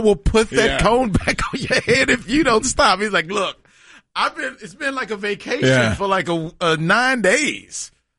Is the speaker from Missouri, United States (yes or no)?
no; Dallas, Texas, United States; Like I told you, I grew up in Oak Cliff, man, from here, born and raised here